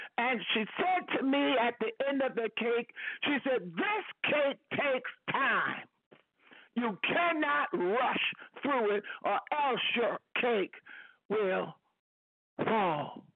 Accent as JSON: {"language": "English", "region": "New York", "country": "United States", "said": "I'm grateful tonight for Cuomo, my home state, you know, New York, for the governor and my home state, New York"}